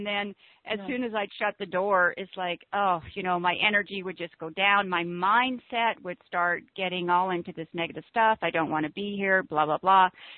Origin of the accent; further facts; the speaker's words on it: Canada; I drove from the States back to Canada because I'm Canadian.